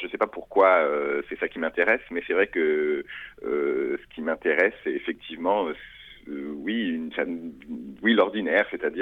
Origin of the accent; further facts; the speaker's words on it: Paris, Île-de-France, France; je suis né à Paris. J'ai grandi mes premières années à Paris et à côté de Paris. Ensuite, j'ai passé une partie de mon adolescence, une bonne partie de mon adolescence à La Réunion. Et puis, j'ai finalement atterri à Montpellier.